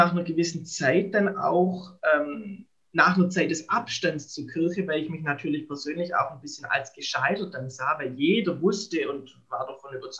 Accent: Baden-Württemberg, Germany; ich komme ja aus Baden-Württemberg, aus der Diözese Rottenburg-Stuttgart

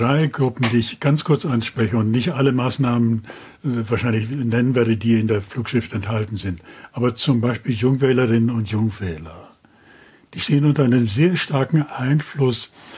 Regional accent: West Germany, Germany; als Wessi ankommt

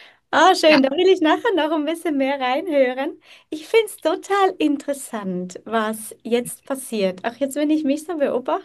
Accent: Germany; also born or lived in Romania; now in Switzerland; Ich bin wo ganz anders aufgewachsen, also nicht hier in der Schweiz. Ich bin in Rumänien geboren und sind dann irgendwann, wo ich 8 Jahre alt war, nach Deutschland aufgrund politischer Lage in dem Land, wo nicht sicher war.

